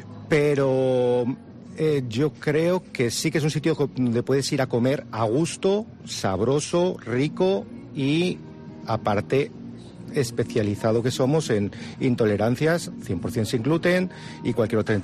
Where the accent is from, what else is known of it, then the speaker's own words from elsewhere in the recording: Tauste, Aragon, Spain; Soy de un pueblo de Zaragoza, Tauste. Estudié en Tauste, en Zaragoza, en diseño industrial y de interiores.